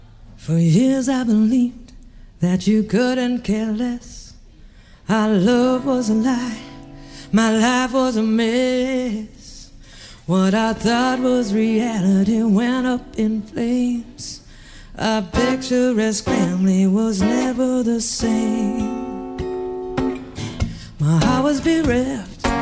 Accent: Minnesota, United States; also born or lived in California; I grew up in Minnesota. I was born in California. Grew up in the Twin Cities, suburb of the Twin Cities, actually, and lived in Minneapolis most of my adult life

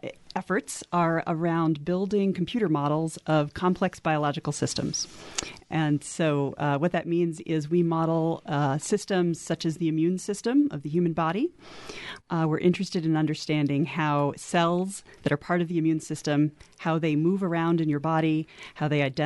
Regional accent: Maryland, United States; now in New Mexico, United States; I grew up in Maryland, in a small town outside of Annapolis, Maryland, and a place near the Chesapeake Bay. So being out here in the desert is different for me.

